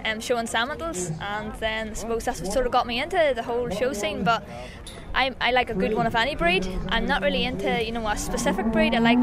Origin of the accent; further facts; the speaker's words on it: Armagh, Northern Ireland, United Kingdom; I'm 18 and I'm from Armagh.